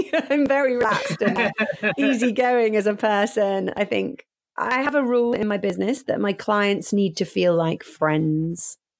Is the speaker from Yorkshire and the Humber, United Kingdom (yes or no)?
yes; Sheffield, Yorkshire and the Humber, United Kingdom; You know, I grew up in Sheffield and went to a state school.